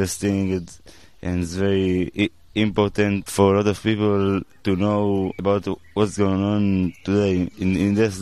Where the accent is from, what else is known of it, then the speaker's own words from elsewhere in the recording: Israel; I'm from Israel.